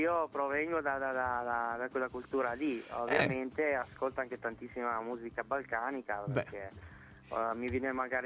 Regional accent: Albania; first language Albanian; Italian is a second language; in albanese, sì, perché è la mia lingua madre, ci sono cresciuto, quindi in italiano ho dovuto prendere lezioni proprio di grammatica e dizione

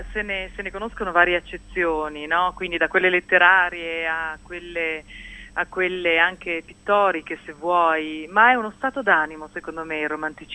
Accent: Iran; Ho vissuto e sono cresciuta in Iran

